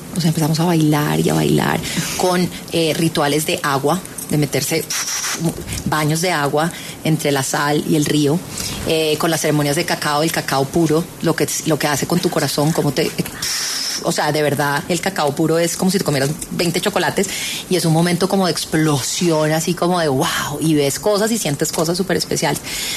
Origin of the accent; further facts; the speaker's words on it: Bogotá, Colombia; las dos somos del app de Bogotá